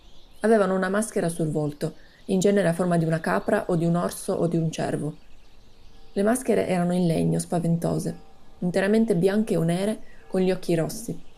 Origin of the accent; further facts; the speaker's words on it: Botoșani, Botoșani County, Romania; moved away; mi chiedo che cosa io ho da dire sulla mia città. Che cosa ne so io di Botoșani? Niente, sono andata via troppo presto.